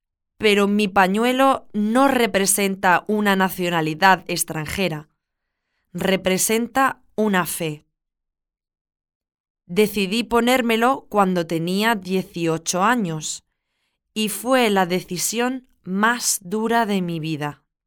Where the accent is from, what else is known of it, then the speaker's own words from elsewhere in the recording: Madrid, Community of Madrid, Spain; Eso no me gustó, así que le dije, madrileña.